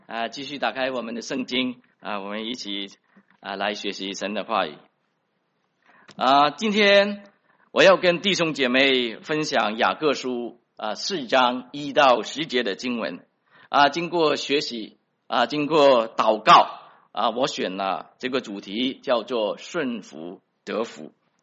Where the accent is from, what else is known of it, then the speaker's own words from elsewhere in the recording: China; 用咱们中国人一句话就是说出入平安，万事如意。